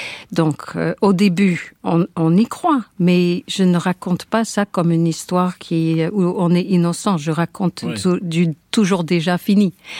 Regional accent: Midwest, United States; French is a second language; now in Paris, France; quelqu'un qui venait de ma culture, qui venait du Middle West américain, qui avait un background comme ça, à peu près comme le mien.

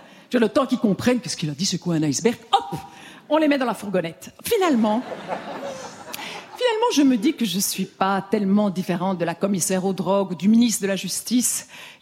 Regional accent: Belgium; Je suis belge et chez moi, dans mon petit pays

